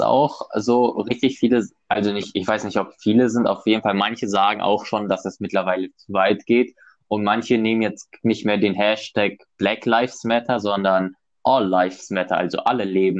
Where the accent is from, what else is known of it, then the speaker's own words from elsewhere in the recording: Russia; Fun Fact, ich bin Russe.